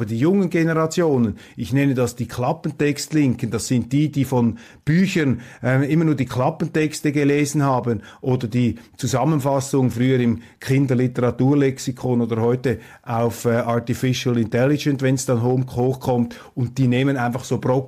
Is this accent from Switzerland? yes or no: yes; Switzerland; Ich meine, ich falle hier als Schweizer aus der Rolle, wenn man immer wieder den Deutschen sich da so handgreiflich einmischt